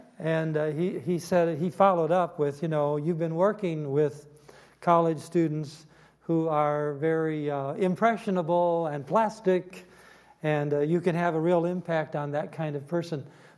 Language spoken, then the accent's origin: English; Michigan, United States; born there; Even though I was born in Michigan, and some of you have held that against me, I know, all of these days.